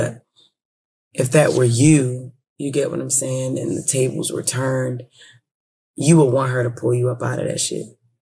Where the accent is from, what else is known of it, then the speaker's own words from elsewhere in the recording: Baltimore, Maryland, United States; And then I grew up in West Baltimore City, you know, so I've seen this from a child, you know what I'm saying?